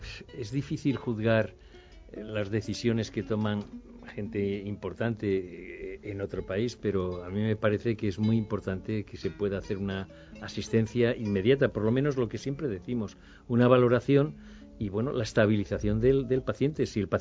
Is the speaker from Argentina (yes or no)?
no; Spain; desde nuestra mentalidad, aquí como españoles y a lo que nos dedicamos en este sentido